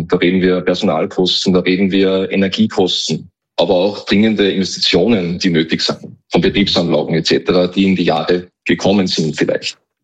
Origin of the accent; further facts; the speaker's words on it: Salzburg, Austria; also born or lived in Upper Austria; ich selber bin Oberösterreicher und auch eben lange Zeit in Salzburg aufgewachsen, zur Schule gegangen damals.